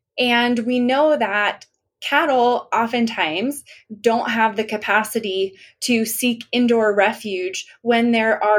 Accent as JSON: {"language": "English", "region": "Northeast", "country": "United States", "tie": "born or raised there", "said": "So I grew up in the Northeast. I was not really exposed to wildfires there."}